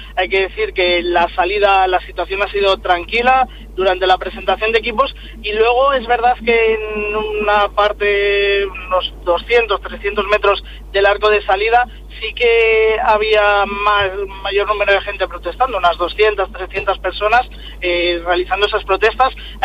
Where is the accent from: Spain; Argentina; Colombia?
Spain; Castile and León; yo soy muy cerquita de Palencia